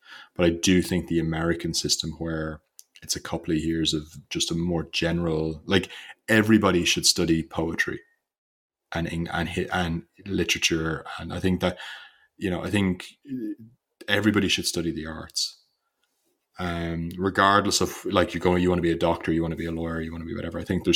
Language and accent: English; Ireland; I'm Irish. That's just.